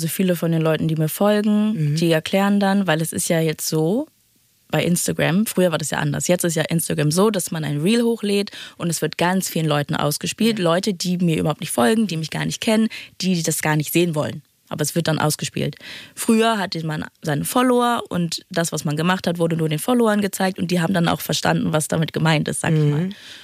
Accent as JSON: {"language": "German", "region": "Northern Germany", "country": "Germany", "said": "weil ich norddeutsch bin und, weiß nicht, sehr verbunden mit meiner Heimat."}